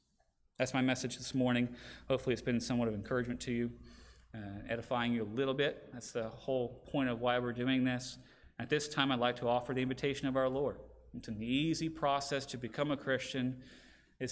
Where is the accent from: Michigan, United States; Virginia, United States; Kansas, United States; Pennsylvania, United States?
Virginia, United States; Where I grew up in Virginia, our soil was very much clay-based.